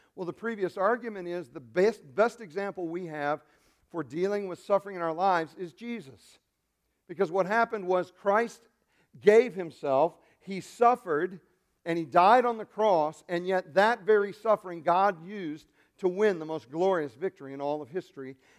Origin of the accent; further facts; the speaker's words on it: England, United Kingdom; I put a dash in between because I'm an English guy and that just didn't look right.